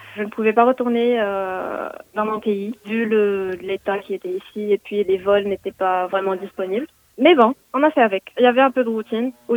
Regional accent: Morocco; now in Brest, France; j'ai 22 ans et je viens du Maroc.

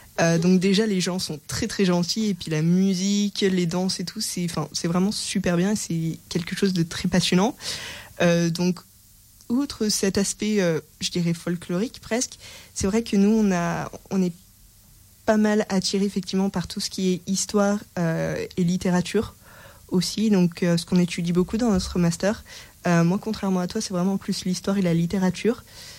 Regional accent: eastern France, France; Et moi, contrairement à Malo, justement, je viens pas du tout de Bretagne, je viens de l'Est de la France.

